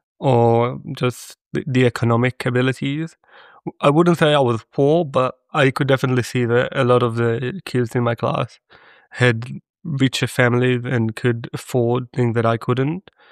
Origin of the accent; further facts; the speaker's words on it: Nof HaGalil, Northern District, Israel; So I just omit it and say that I'm from Nof HaGalil, and that's it.